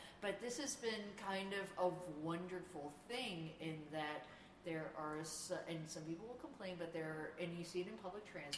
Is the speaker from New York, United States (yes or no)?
yes; Brooklyn, New York, United States; born there; I was born in Brooklyn in 1976, and I grew up, that's my age, I'm 40